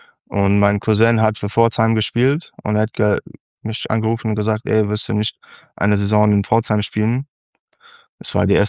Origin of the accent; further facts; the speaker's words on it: South Africa; German is a second language; now in Germany; Ja, ich bin in Südafrika geboren und aufgewachsen. Ich habe Rugby mit 12 angefangen. So ein bisschen spät für Südafrikaner.